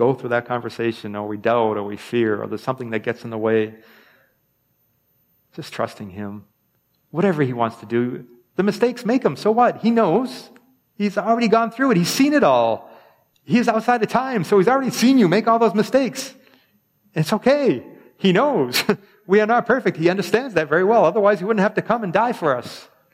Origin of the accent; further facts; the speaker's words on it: New England, United States; Sometimes I think maybe it's just because maybe we're from New England and a lot of us maybe grew up Catholic